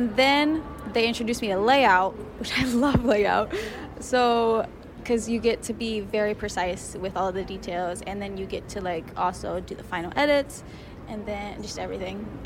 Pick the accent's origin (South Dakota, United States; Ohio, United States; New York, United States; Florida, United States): Ohio, United States; Columbus; I'm from Columbus, Ohio. I live like 15 minutes away from Capital University.